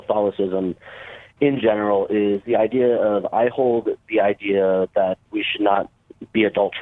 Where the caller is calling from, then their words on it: Seattle, Washington, United States; I'm calling from Seattle, widely known as the most religious city in the United States, obviously.